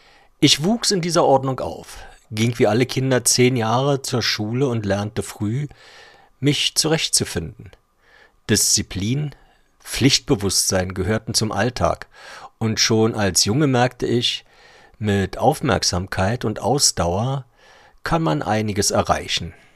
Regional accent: Berlin, Germany; Von meiner Kindheit in Berlin-Lichtenberg bis zu jenem Mai, an dem sich mein Leben plötzlich anders anfühlte.

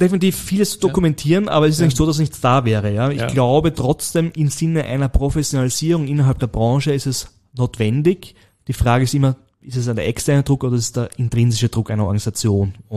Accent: Burgenland, Austria; moved away; in mein Heimatbundesland, dem Burgenland, ja, das ich schon vor über 20 Jahren, 25 Jahren verlassen habe, ja.

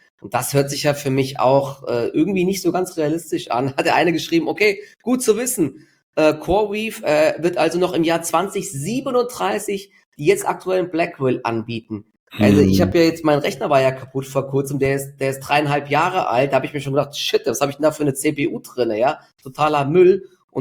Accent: Dietzenbach, Hesse, Germany; in meiner Heimatstadt in Dietzenbach

